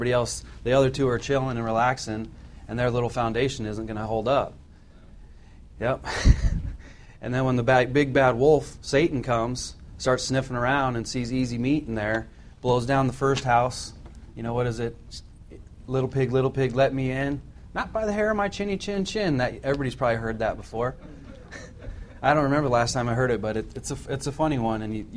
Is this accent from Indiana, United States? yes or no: no; Iowa, United States; because I too am from the Midwest like Larry and Pat, and I was never a farmer, but when I tell people I'm from Iowa, I might as well have been a farmer